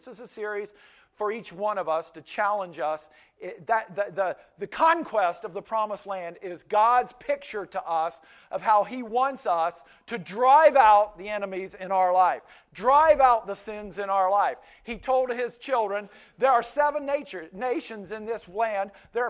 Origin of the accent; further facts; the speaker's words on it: Pennsylvania, United States; first language Pennsylvania Dutch; English is a second language; And my first language was not English, it was Pennsylvania Dutch. And so I would pull up and I would blend the Dutch into the English, mangle it